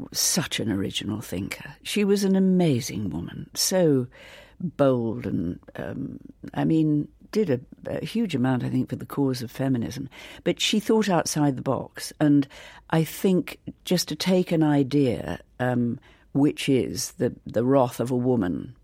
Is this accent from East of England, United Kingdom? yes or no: no; Yorkshire and the Humber, United Kingdom; I grew up in Lincolnshire, northeast Lincolnshire, and that was the centre of my life